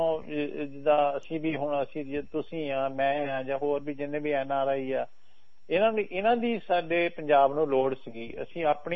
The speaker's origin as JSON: {"language": "Punjabi", "region": "Punjab", "country": "India", "moved": "as an adult", "said": "ਇੱਥੇ ਆਉਣਾ ਚਾਹੁੰਦੇ ਸੀ, ਜਦੋਂ ਸਾਨੂੰ ਮੌਕਾ ਮਿਲਿਆ ਤਾਂ ਅਸੀਂ ਉਹ ਪੰਜਾਬ ਨੂੰ ਛੱਡ ਕੇ ਇੱਥੇ ਆ ਗਏ"}